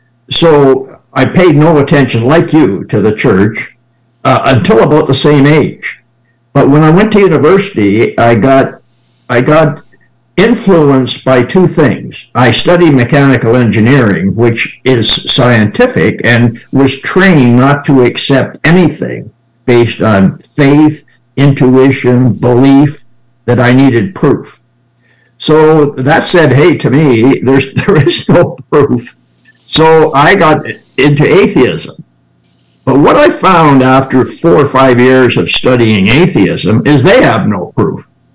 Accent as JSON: {"language": "English", "country": "Canada", "tie": "born there", "said": "Yes, I was born in Canada."}